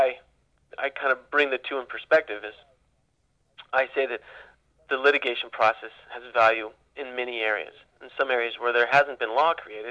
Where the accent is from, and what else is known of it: Ukiah, California, United States; born or raised there; also born or lived in East Coast